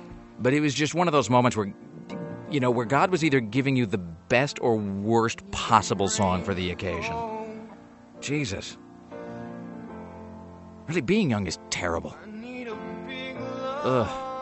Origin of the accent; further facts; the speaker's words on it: Kennewick, Washington, United States; moved away; also born or lived in Salt Lake City / San Diego; So I grew up in Kennewick, and then I lived in a bunch of places, and then I moved to Salt Lake, and then, you know, San Diego, and then here, and then whatever.